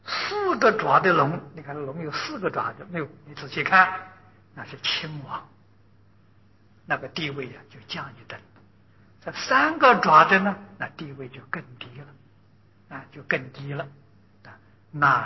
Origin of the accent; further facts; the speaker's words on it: China; 我们中国人